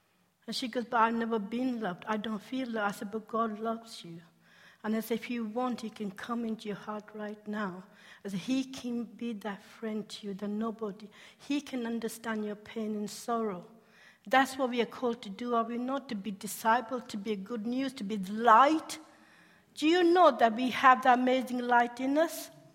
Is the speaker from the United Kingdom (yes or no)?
yes; Yorkshire and the Humber, United Kingdom; it was a really reasonable ticket because I'm a Yorkshire lass.